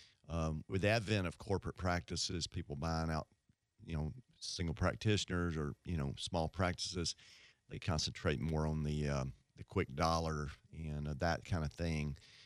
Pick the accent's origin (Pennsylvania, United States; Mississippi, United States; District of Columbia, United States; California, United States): Mississippi, United States; Tupelo; I'm from Northeast Mississippi, around Tupelo